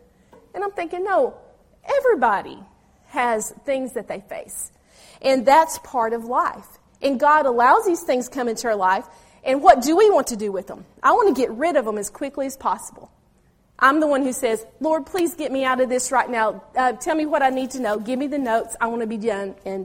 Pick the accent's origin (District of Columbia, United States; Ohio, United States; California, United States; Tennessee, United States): Tennessee, United States; Knoxville; I'm actually from East Tennessee, up the road in Knoxville.